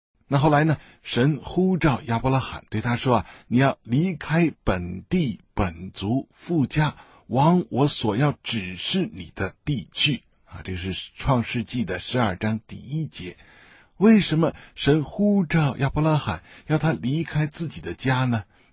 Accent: China; 所以今天我们既然生在中国，我们身为中国人呢，我们应当爱我们的国家

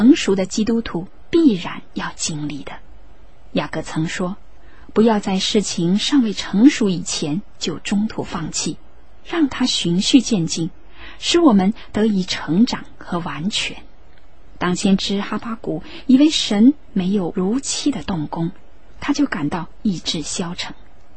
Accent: China; 我们中国人常言道，10年树木，100年树人。

